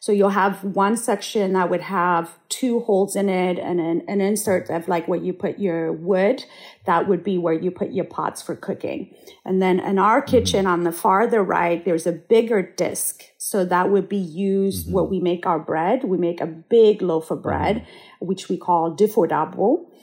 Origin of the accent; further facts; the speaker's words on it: Addis Ababa, Ethiopia; I was born and raised in Addis Ababa.